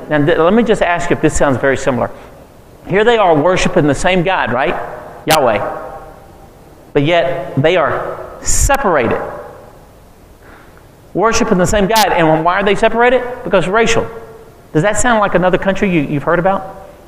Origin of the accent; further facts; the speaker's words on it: Port Arthur, Texas, United States; When I was growing up in Port Arthur, Texas, which is a little town of 60,000, I remember I grew up in the inner city, but I went to a white church.